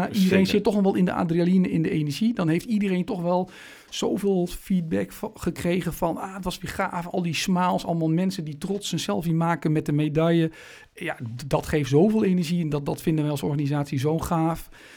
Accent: Meppel, Drenthe, Netherlands; Dat zijn we misschien, denk ik, als Noorderlingen in Meppel wat te nuchter voor of niet.

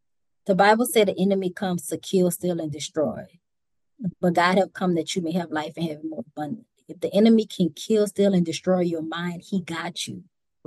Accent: New Orleans, Louisiana, United States; Growing up in New Orleans when I was younger, I always felt like white people and black people were separate.

